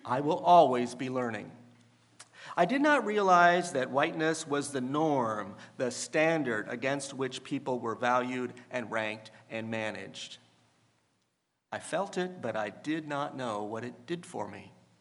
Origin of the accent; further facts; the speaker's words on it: Indiana, United States; In 1975, in my high school in the middle of my home state of Indiana, I took first year Latin.